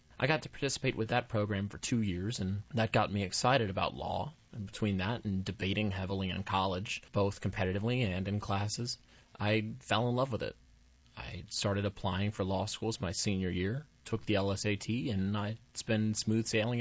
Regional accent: Raleigh, North Carolina, United States; I was born and raised up in North Raleigh, went to Sanderson High School, and took a couple years out of North Carolina

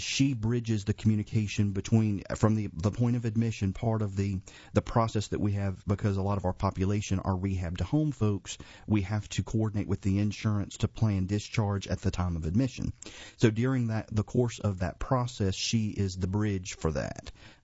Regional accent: New Orleans, Louisiana, United States; moved away as an adult; now in Fuquay, United States; We're from New Orleans, and so it's kind of a whole different culture there, of course.

